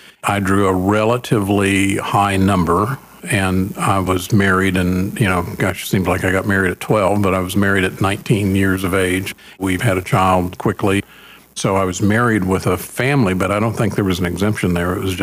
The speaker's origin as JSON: {"language": "English", "town": "Canute", "region": "Oklahoma", "country": "United States", "said": "It took well into the evening before she figured out I was from Canute."}